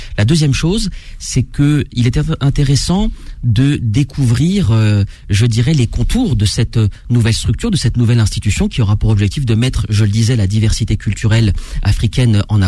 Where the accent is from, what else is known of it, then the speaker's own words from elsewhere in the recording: France; born there; je suis investi entre mon pays de naissance, la France, et mon pays d'origine, la Tunisie